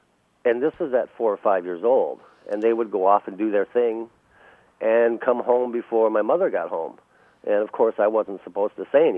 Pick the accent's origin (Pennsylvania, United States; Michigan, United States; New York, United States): Michigan, United States; Detroit; I do. I was raised myself in Detroit, a latchkey kid.